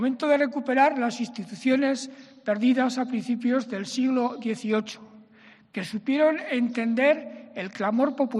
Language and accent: Spanish; Aragon, Spain; Somos los aragoneses parte conformante de ese pueblo.